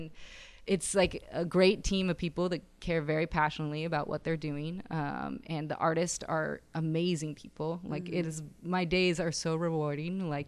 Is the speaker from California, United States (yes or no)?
yes; San Jose, California, United States; I grew up in San Jose, which is very different than San Francisco, and San Francisco is very different than Oakland